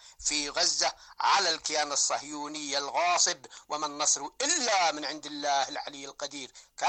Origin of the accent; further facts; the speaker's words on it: Yemen; ولكننا كيمنيين